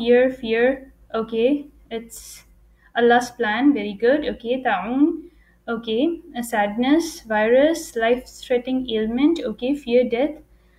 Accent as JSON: {"language": "English", "country": "Pakistan", "moved": "yes", "lives_now": "Dammam, Saudi Arabia", "said": "I am joining you guys from Dammam, Saudi Arabia. Originally, I'm from Pakistan, but I'm living with my husband and two children here in Saudi Arabia."}